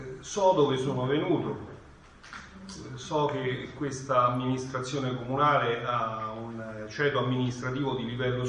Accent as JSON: {"language": "Italian", "town": "Latina", "region": "Lazio", "country": "Italy", "said": "perché vengo da Latina, che è il capoluogo di provincia."}